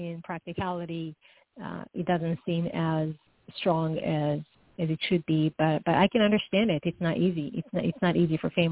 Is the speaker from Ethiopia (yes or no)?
no; Israel; now in United States; I'm from Israel, so it's a different name.